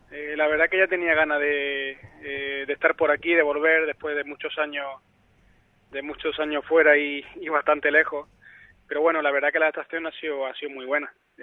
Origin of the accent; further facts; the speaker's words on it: Andalusia, Spain; yo como andaluz, pues me gustaría que todo el equipo influyente de Andalucía pues pudieran estar en categoría grande